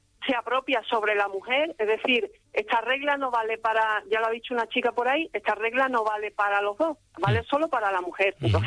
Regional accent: Jerez de la Frontera, Andalusia, Spain; yo soy de Jerez de la Frontera. Uh-huh. Soy mitad paya, mitad gitana.

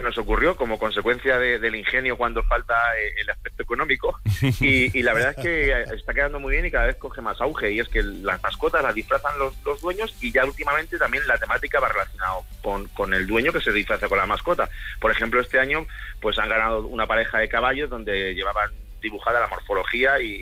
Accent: Malagón, Castilla-La Mancha, Spain; Claro que tengo muchas ganas de hablar de Malagón y de poner a mi pueblo en el mapa nacional

